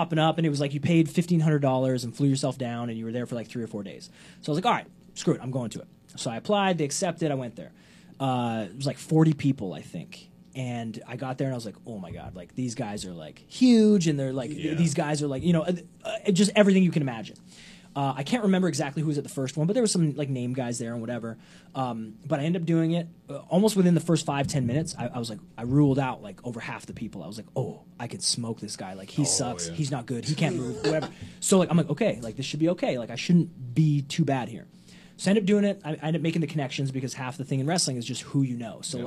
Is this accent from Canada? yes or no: yes; Canada; I'm from Canada.